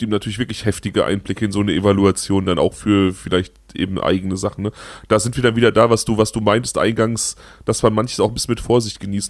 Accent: Germany; Also mein Heimatdorf liegt ja an der Grenze zu Hessen und Baden-Rheinland-Pfalz.

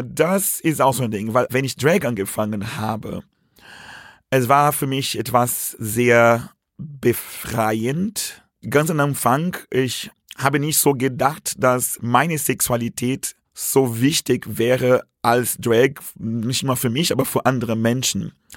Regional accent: Brazil; Aber ich komme aus Brasilien, ein Land, wo immer noch sehr religiös ist und dort teilweise sehr konservativ.

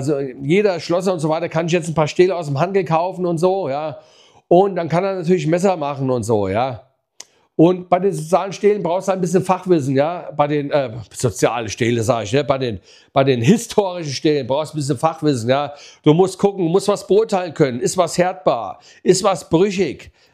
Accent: Pohl-Göns, Hesse, Germany; Wenn ich denke, früher in dem Ort, wo ich groß geworden bin, Polgöns, ja, bei Butzbach, die Perle der Wetterau

